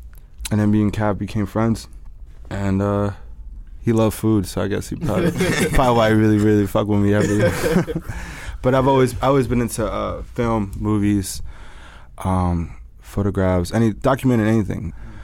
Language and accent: English; New Orleans, Louisiana, United States; I grew up in the French Quarter. I grew up in New Orleans, and being Latino, you always have, in New Orleans, you always have food around you.